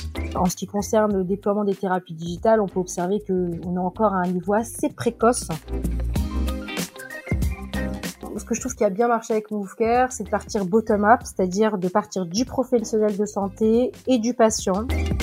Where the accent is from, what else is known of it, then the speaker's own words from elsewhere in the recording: Strasbourg, Grand Est, France; also born or lived in United States; Je viens de Strasbourg, française.